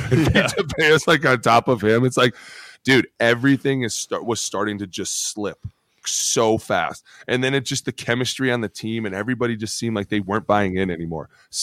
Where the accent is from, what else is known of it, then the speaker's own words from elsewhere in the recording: Philadelphia, Pennsylvania, United States; Just probably because I'm from Philly, and that's what I do.